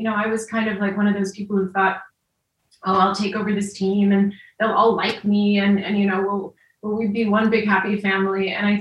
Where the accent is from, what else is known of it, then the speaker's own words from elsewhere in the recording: United States; I feel very lucky because I was raised in America and went to, the university here.